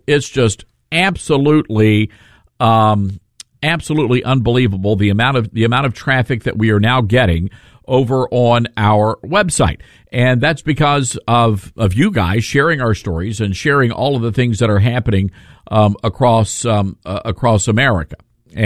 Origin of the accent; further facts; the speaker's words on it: Memphis, Tennessee, United States; I'm from Memphis, Tennessee.